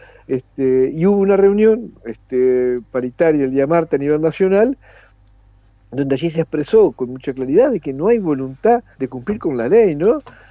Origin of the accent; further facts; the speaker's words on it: Colón, Entre Ríos, Argentina; Yo soy de Colón, por eso hablo de lo que conozco más cercano.